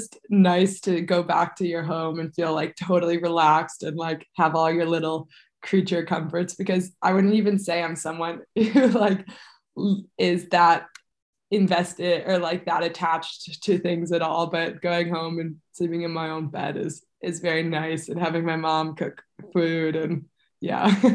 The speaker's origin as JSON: {"language": "English", "town": "Buffalo", "region": "New York", "country": "United States", "said": "they used to call me … just because it was funny that I was from Buffalo, because no one's really from there in the ski world."}